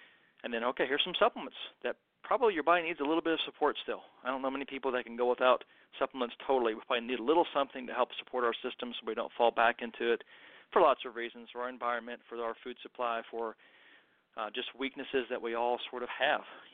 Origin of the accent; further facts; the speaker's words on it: Kentucky, United States; Born and raised in Kentucky, if you couldn't tell by my accent, the pokes out sometimes